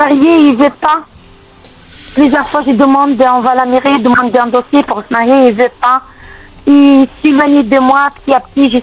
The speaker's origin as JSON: {"language": "French", "country": "Algeria", "second_language": "French", "said": "Mais t'es marocain, moi je suis algérienne."}